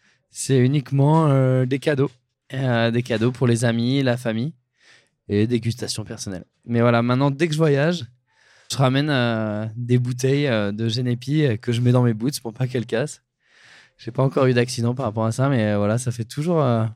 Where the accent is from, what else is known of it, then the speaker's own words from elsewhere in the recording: Tallard, Provence-Alpes-Côte d'Azur, France; now in Annecy, France; j'ai grandi dans les Hautes-Alpes, à Tallard, à côté de Gap, mais mon camp de base désormais, il est à Annecy, vraiment au cœur de la vieille ville d'Annecy, niché sous les toits.